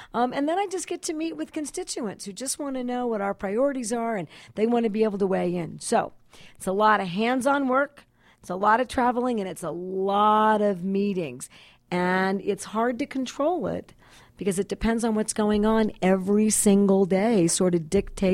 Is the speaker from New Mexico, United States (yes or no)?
yes; Santa Fe, New Mexico, United States; Even though I grew up in Santa Fe, it's on 32 acres, just in an area I still refer to as North Hill